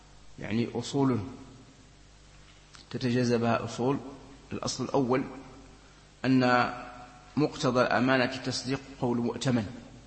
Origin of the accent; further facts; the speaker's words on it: Algeria; عندنا في الجزائر